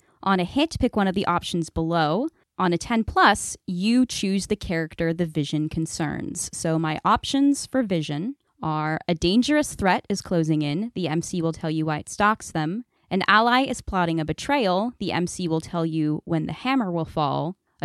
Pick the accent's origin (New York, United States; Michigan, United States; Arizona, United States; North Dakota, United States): Arizona, United States; Scottsdale; born there; now in Chicago, United States; I was born in Scottsdale, Arizona. Went to school there. And then I moved to Chicago.